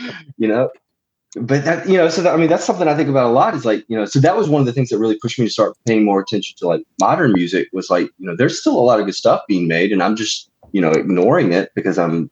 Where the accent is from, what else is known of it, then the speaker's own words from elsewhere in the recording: Mississippi, United States; So I grew up in Mississippi, so it was only fitting that my first concert was